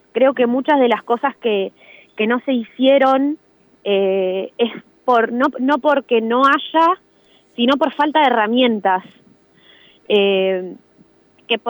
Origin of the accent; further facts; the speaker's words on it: Santa Rosa, La Pampa, Argentina; yo desde que tengo 17 años me fui de Santa Rosa y volví así como esporádicamente, pero este es el primer año que me instalo y me pongo a laburar acá.